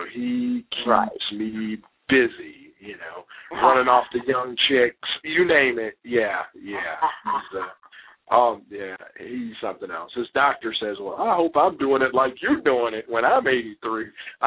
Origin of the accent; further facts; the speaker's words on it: the South, United States; So it was cold. You know, I'm from the South, you know.